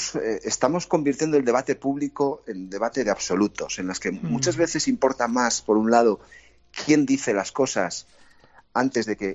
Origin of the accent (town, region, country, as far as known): Irun, Basque Country, Spain; born there